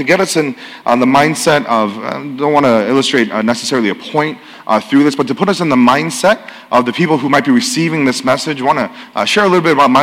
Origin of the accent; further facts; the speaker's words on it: Illinois, United States; also born or lived in Virginia; But I grew up in the Chicago suburbs, but actually my family ended up moving around quite a bit for my father's job.